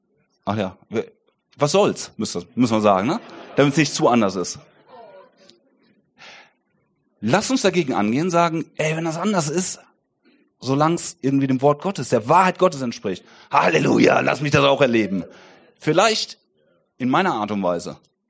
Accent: Bruchmühlen, Lower Saxony, Germany; Ich komme aus Bruchmühlen. Das muss man nicht kennen. Ich sag immer, Ich sag immer, wenn ihr von der Autobahn abfahrt und nach der dritten Kuh links abbiegt, dann sind wir da irgendwo. Das ist wirkliche Landgemeinde.

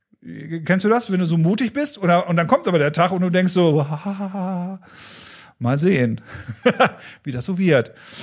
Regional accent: Northern Germany, Germany; born there; aber als geborener Norddeutscher morgens noch nicht so redebereit

